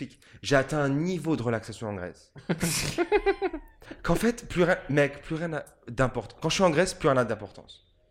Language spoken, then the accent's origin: French; France; je suis français, franco-français.